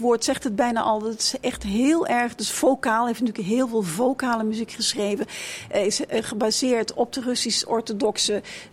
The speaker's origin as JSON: {"language": "Dutch", "country": "Netherlands", "said": "uit Nederland."}